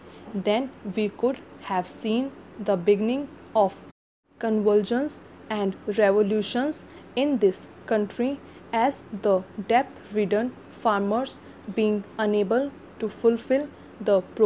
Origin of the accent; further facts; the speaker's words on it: West Bengal, India; I come from West Bengal, where tea plantation is a big factor